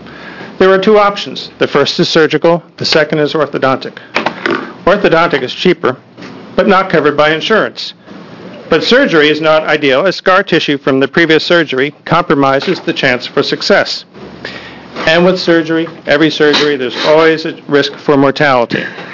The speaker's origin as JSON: {"language": "English", "town": "Eugene", "region": "Oregon", "country": "United States", "said": "I come from Eugene."}